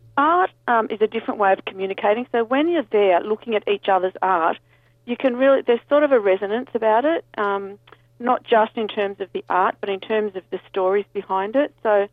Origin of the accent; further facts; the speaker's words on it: Sydney, New South Wales, Australia; born there; I was born in Sydney.